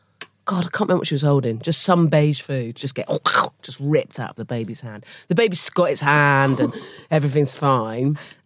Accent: South West England, United Kingdom; Where I grew up in Dorset by the Sea

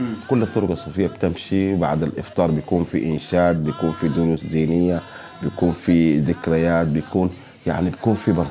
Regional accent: Sudan; عندنا في السودان معروف إنه السودانيين بيلبسوا العمة

